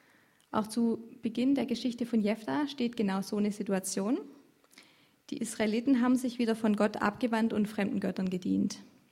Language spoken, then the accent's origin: German; Egenhausen, Baden-Württemberg, Germany; Ich bin hier aufgewachsen in Egenhausen, war viele Jahre aktiv